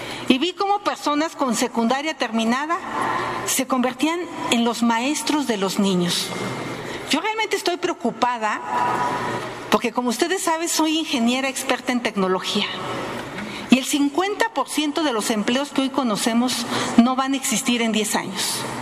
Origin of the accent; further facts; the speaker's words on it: Tepatepec, Hidalgo, Mexico; Yo crecí en Tepatepec, Hidalgo, donde está la escuela normal rural del MESH.